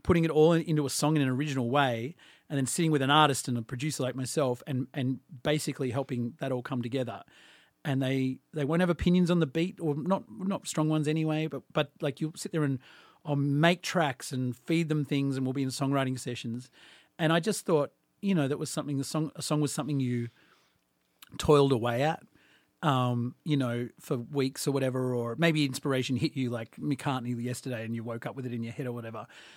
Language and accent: English; Australia; now in Los Angeles, United States; maybe 20 years ago it was a novelty being Australian